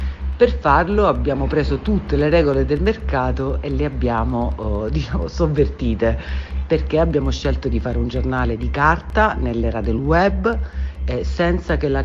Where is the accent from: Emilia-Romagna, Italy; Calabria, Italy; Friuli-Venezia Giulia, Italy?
Calabria, Italy; Reggio Calabria; siamo di Reggio Calabria, in quanto di Reggio Calabria siamo abitanti della città dello Stretto